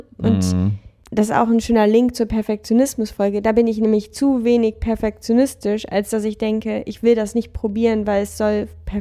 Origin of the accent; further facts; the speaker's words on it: Cologne, North Rhine-Westphalia, Germany; ich bin hier in Köln groß geworden und habe hier ganz viel Zeit verbracht und dann bin ich nach Hamburg gegangen